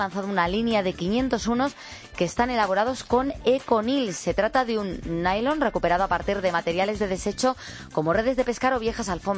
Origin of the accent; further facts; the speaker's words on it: Spain; cómo somos los españoles.